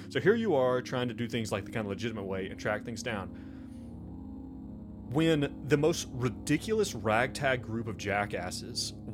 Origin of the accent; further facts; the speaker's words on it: United States; Look, as an American, when I hear people do American accents, they go straight to cowboy.